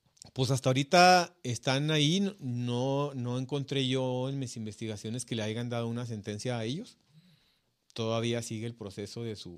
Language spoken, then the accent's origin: Spanish; Ciudad Juárez, Chihuahua, Mexico; Sí, pues todos los que somos de Juárez, yo creo que si no trabajamos en la maquila